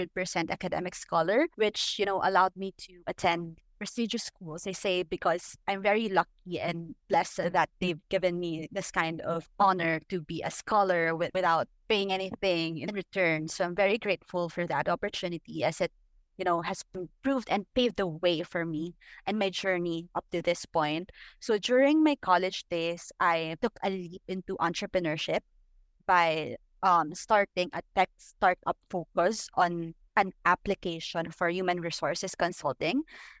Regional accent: Quezon City, Metro Manila, Philippines; Personally, I was born and raised in Quezon City. I don't know if you know, where are you located, but yeah, I'm Quezon City right now, currently.

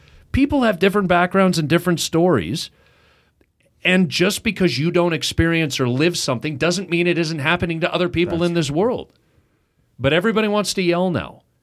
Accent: Oakville, Ontario, Canada; I'm from Oakville, so I'm a GTA suburban Toronto kid. I'm home.

